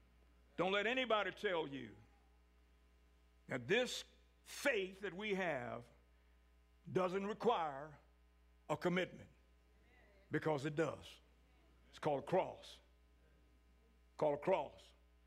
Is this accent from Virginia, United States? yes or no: yes; Virginia, United States; I was born in Charlotte County and raised up in Halifax County, which people considered, you know, if you go look at it on the demographics, two of the poorest counties in the state of Virginia